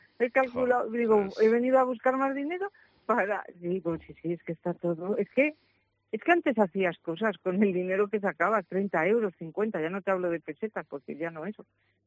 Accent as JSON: {"language": "Spanish", "region": "Castile and León", "country": "Spain", "tie": "born or raised there", "said": "en los pueblos, por ejemplo, en mi pueblo, es una de las zonas afectadas dentro de los pueblos que están afectados, de los 33 que hay aquí en Zamora"}